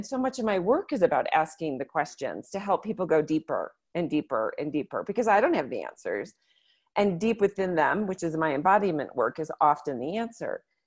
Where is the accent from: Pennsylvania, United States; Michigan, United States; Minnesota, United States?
Minnesota, United States; Minneapolis; and I'm from Minneapolis.